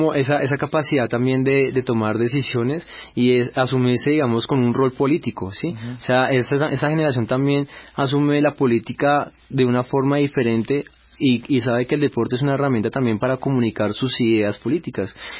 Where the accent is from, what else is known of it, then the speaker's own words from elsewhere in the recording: Colombia; nosotros como colombianos